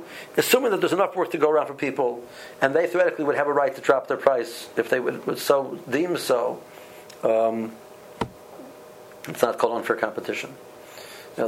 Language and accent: English; Cleveland, Ohio, United States; I know a neighborhood, and I came from Cleveland, you know, Cleveland, they charge $4 an hour